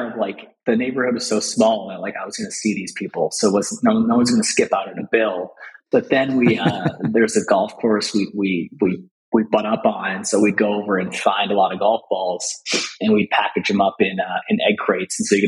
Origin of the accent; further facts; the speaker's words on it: Connecticut, United States; So Jory and I went to high school together in Connecticut, about an hour or so from New York City. And I grew up in a town, a few towns over from where we went to high school.